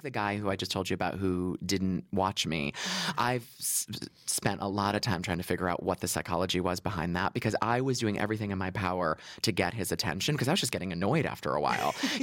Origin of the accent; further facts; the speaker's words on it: United States; now in London, United Kingdom; Obviously, I'm American here, living in London in the UK